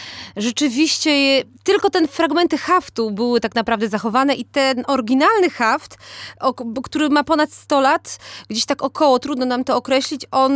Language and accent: Polish; Komprachcice, Opole Voivodeship, Poland; accent: Silesian; Od zawsze mówiłam po śląsku, chociaż muszę powiedzieć, że tej gwary no, w tym naszym pokoleniu używamy bardzo mało, tym bardziej, że ja też się wychowałam w Komprachcicach i my w Komprachcicach absolutnie tej gwary się nie używa tak dużo na co dzień.